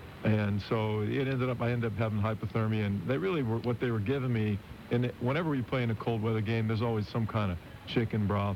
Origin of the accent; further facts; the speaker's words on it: Pennsylvania, United States; growing up outside of Pittsburgh. So I grew up a Steeler fan